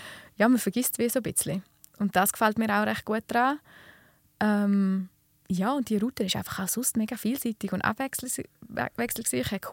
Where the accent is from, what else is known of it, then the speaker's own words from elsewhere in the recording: Flims, Graubünden, Switzerland; das ist eine mega schöne Tour, halt in meiner Heimat. Also ich bin ein riesengroßer Flims-Fan. Ich finde, wir haben ein sehr schönes Zuhause.